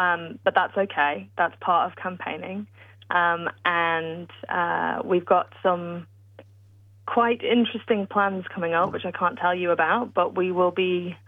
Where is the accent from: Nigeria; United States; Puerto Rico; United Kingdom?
United Kingdom; accent: British; I'm British, as you can tell by my accent